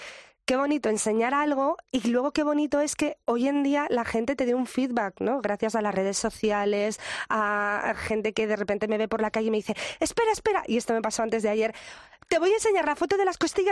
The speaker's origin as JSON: {"language": "Spanish", "town": "Madrid", "region": "Community of Madrid", "country": "Spain", "tie": "born there", "said": "Yo nací en Madrid, mi familia materna es de Menorca"}